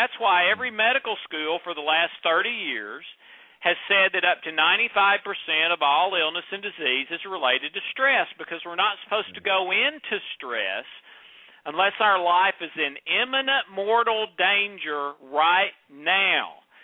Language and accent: English; Nashville, Tennessee, United States; It was reprinted the next day in the Nashville, Tennessee, in my hometown paper.